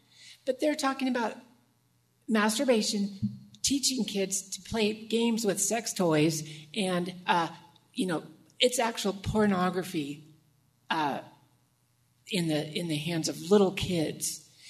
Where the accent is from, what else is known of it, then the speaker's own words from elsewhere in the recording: California, United States; I'm from California. We live here some of the time, but we live in the San Diego area.